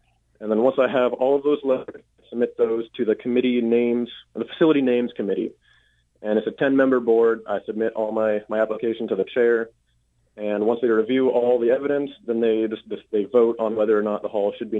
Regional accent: Kent, Washington, United States; I grew up in Kent, you know, south of Seattle.

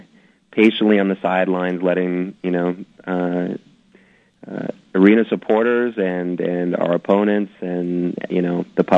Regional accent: Seattle, Washington, United States; I'm from here, and you know, it's a great opportunity to do something for my hometown.

